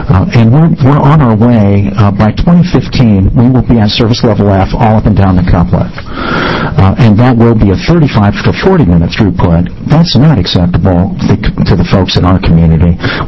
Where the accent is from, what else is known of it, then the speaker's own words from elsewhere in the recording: Grants Pass, Oregon, United States; this guy leaned over and said, "Now, where are you from?" And I said, "I'm Grants Pass."